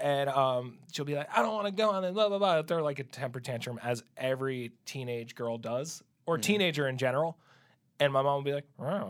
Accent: Long Island, New York, United States; now in Los Angeles, United States; Yeah, I'm originally from Long Island.

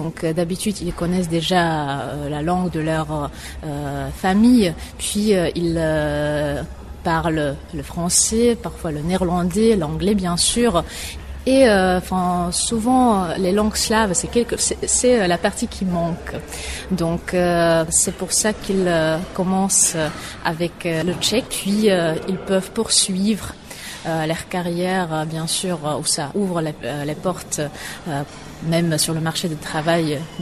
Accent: Australia; French is a second language; Je viens d'Australie, un lycée qui se spécialise sur la langue française. Donc j'ai commencé avec le français à l'âge de 13 ans

